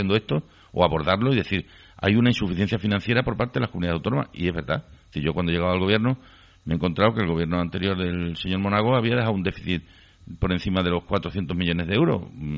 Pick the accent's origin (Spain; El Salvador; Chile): Spain; Extremadura; a mí no me hubiera, como extremeño, afectado.